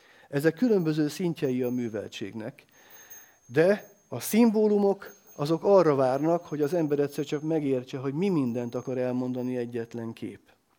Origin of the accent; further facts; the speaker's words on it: Szeged, Csongrád-Csanád, Hungary; Szegedi vagyok, nem tudom, ki ismeri Szegedet